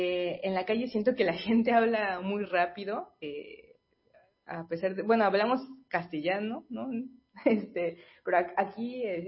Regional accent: Mexico City, Mexico; Para mí es choqueante porque vengo de la Ciudad de México, que todo es un rush, ¿no?

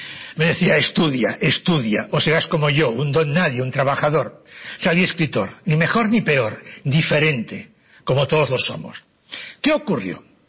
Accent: Barcelona, Catalonia, Spain; born there; first language Catalan; Spanish is a second language; Nací en Barcelona en el año 47, tengo 71 años de edad, y yo nací en Barcelona en una posguerra. Mi idioma es catalán, no podía hablarlo

